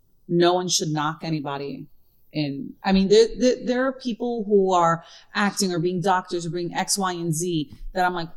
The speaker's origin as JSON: {"language": "English", "town": "Brooklyn", "region": "New York", "country": "United States", "tie": "born or raised there", "said": "I'm born and raised in Brooklyn, South Brooklyn, so it's freaking melting pot."}